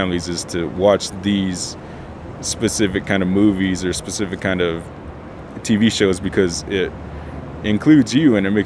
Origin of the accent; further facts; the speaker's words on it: United States; There's no doubt that I am American, and I'm proud of my people, I'm proud of the land